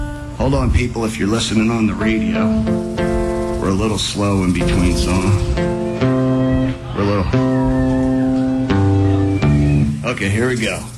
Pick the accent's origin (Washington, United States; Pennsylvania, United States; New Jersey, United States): Pennsylvania, United States; Philadelphia; born there; So, even though I was born in South Philadelphia, I've been living in Slambovia with these folks for a number of years.